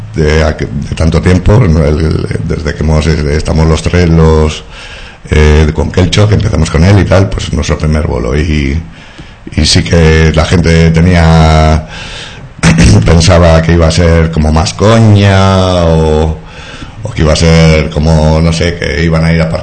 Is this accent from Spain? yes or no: yes; Barakaldo, Basque Country, Spain; Hacemos rock igual que ellos y somos de Baracaldo